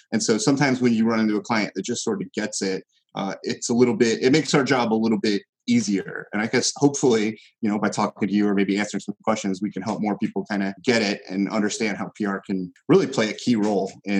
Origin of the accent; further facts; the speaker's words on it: St. Louis, Missouri, United States; moved away as an adult; I grew up in St. Louis. I grew up in the Midwest. I went to Mizzou and I wanted to move, you know, get to the coast.